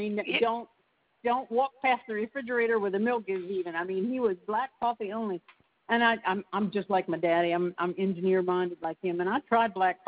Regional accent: Louisiana, United States; I'm from South Louisiana, so we love strong coffee.

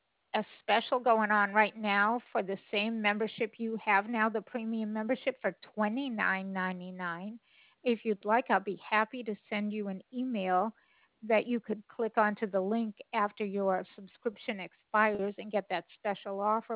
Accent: Scituate, Massachusetts, United States; I'm from Scituate originally

